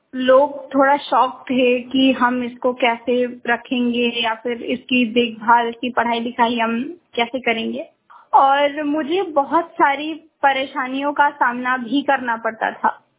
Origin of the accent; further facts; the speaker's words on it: Varanasi, Uttar Pradesh, India; और मैं यूपी वाराणसी जिले की निवासी हूँ। मेरा जन्म वाराणसी जिले के जगापटी नामक ग्राम में 2001 8 सितंबर को हुआ था।